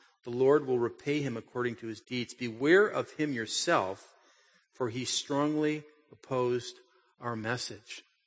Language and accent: English; California, United States; I'm freezing cold. I'm from Southern California. What is this place?